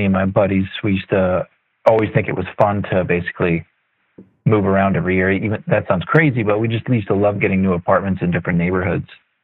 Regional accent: Limerick, Maine, United States; now in Philadelphia, United States; I actually moved here. I'm actually originally from Maine.

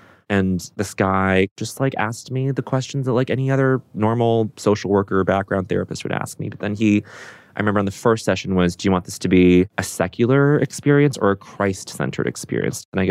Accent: Aurora, Colorado, United States; I grew up in Aurora, Colorado, suburb outside of Denver.

